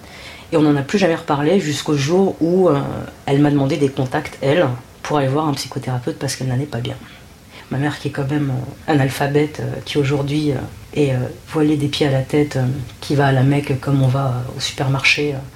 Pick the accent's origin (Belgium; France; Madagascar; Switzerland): France; born there; Je suis d'origine marocaine par mon père et par ma mère, qui sont tous les deux des Marocains purs jus. Et moi, je suis née en France.